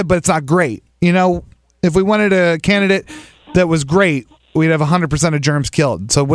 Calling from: California, United States; I'm calling from California.

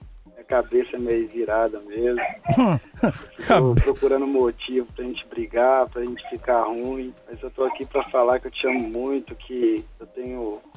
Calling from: Curitiba, Paraná, Brazil; De Curitiba.

